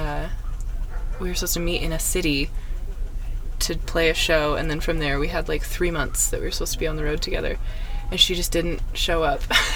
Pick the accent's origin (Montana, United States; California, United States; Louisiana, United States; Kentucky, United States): Montana, United States; now in Nashville, United States; So I grew up in Montana, and then I went to school in Missoula, Montana for a few years, and then I transferred to a music school in Boston.